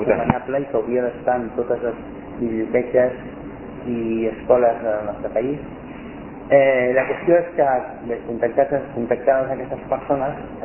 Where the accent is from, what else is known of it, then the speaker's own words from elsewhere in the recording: Barcelona, Catalonia, Spain; jo soc barceloní, soc del barri de Gràcia, el barri de la Ribera, Ciutat Vella